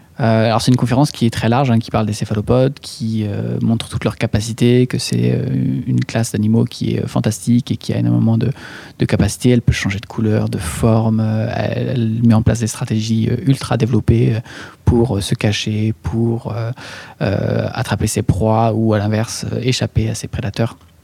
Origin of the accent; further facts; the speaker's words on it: Normandy, France; Moi, je suis normand de base